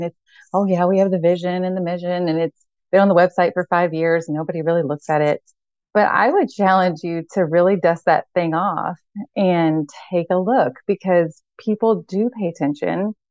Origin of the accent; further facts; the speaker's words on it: Kentucky, United States; now in Portland, United States; And I'm from Kentucky and moved to Portland about 11 years ago. And it took me a long time to let the y'alls and the slower speech come back through.